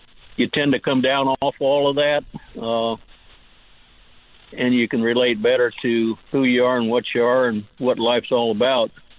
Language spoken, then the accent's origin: English; Missouri, United States; Folks ask me where I'm from. I tell them I'm from the Ozarks up in Missouri.